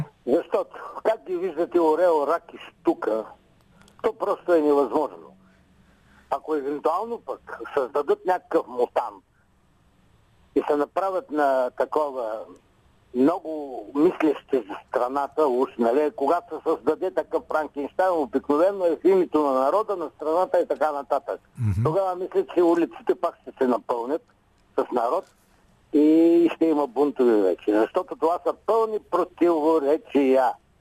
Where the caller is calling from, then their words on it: Plovdiv, Plovdiv Province, Bulgaria; съм от Пловдив.